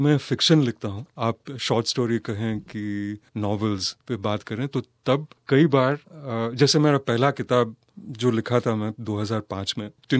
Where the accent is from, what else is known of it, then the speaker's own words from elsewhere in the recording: Rajasthan, India; also born or lived in Delhi; और मैं राजस्थान में बड़ा हुआ हूँ